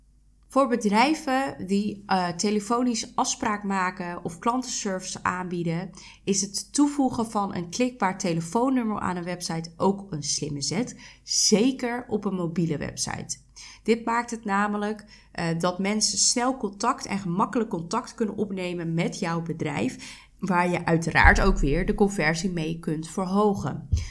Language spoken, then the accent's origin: Dutch; Breda, North Brabant, Netherlands; ik kom uit Breda, dus ik ben ook werkzaam in de buurt van Breda.